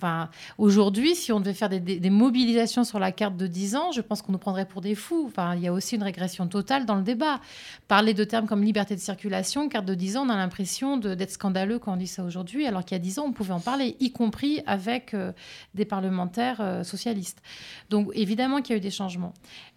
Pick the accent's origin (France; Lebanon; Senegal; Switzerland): France; on nous explique, en tant que Français, qu'on fait ça en notre nom